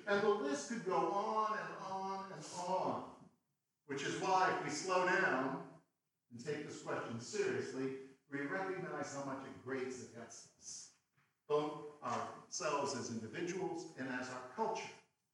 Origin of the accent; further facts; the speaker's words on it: Bangor, Maine, United States; So as a teenager growing up in Bangor, Maine, we didn't have a lot of large concerts that came through.